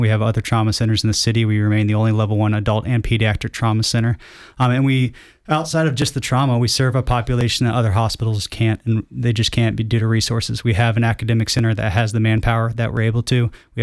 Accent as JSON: {"language": "English", "town": "Jacksonville", "region": "Florida", "country": "United States", "tie": "born or raised there", "said": "I grew up in Jacksonville, and I have too."}